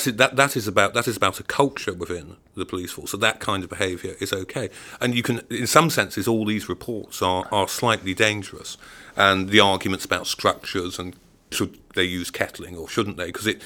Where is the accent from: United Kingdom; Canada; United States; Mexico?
United Kingdom; England; I'm very sorry, you know, I'm English.